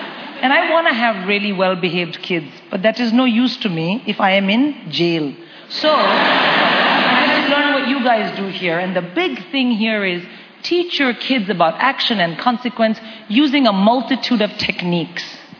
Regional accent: India; moved away; because I'm born and raised in India.

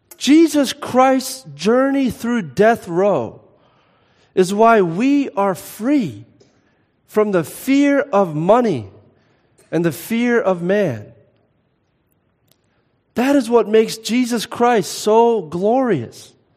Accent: Philadelphia, Pennsylvania, United States; I grew up in Philadelphia, which is factually known as the greatest city of the modern world.

